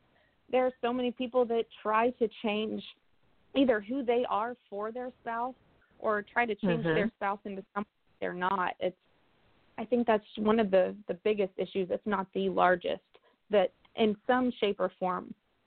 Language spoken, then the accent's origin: English; Vincennes, Indiana, United States; it was the first year in my hometown, Vincennes, Indiana, for Wreaths Across America.